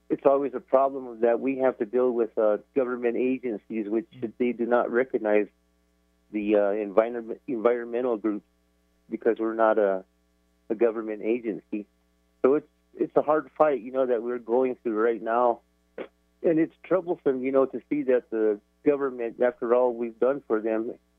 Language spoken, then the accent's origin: English; Second Mesa, Arizona, United States; I'm an elder from Asangnabi Village, which is located in Second Mesa.